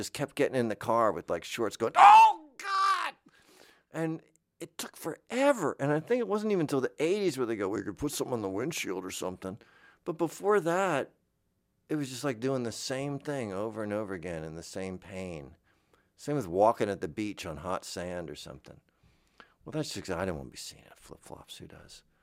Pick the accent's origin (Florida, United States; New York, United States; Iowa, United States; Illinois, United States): Florida, United States; I grew up in Florida. I grew up getting into cars in shorts on you know, whatever that vinyl stuff was